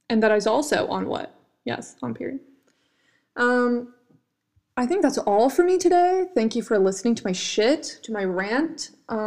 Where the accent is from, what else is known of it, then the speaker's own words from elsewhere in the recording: Sweden; also born or lived in United States; I'm from Sweden. I haven't lived in the States since I was fucking 7 years old. So even though I am half American and all these things, most of my experiences have been within Europe, and especially have been within Sweden.